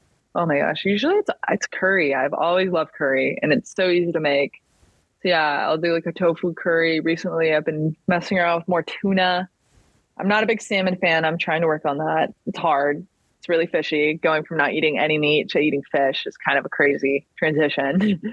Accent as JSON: {"language": "English", "region": "California", "country": "United States", "tie": "born or raised there", "said": "I grew up in Sonoma County, which is just one of the most beautiful counties."}